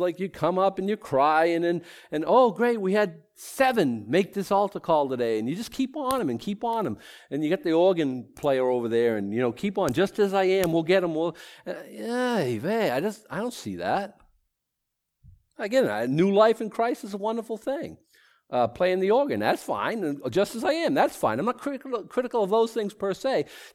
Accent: Boston, Massachusetts, United States; accent: Bostonian; I think like English is my second language, like Bostonian is my first, and I try not to speak with an accent so much

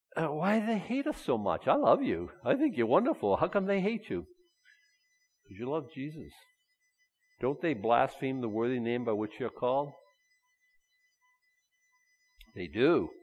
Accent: Boston, Massachusetts, United States; I was brought up in Boston. I know racism, okay?

